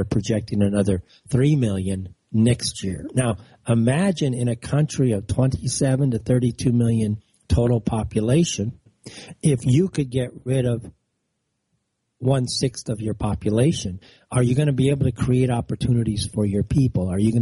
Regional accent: Pakistan; Look, I'm not British. I hold a British passport.

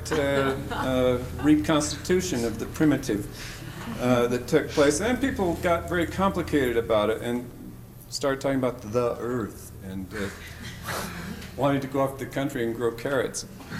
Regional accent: The Dalles, Oregon, United States; I grew up in Oregon in a small town called The Dalles, which is right on the Columbia River, just east of the Cascade Mountains.

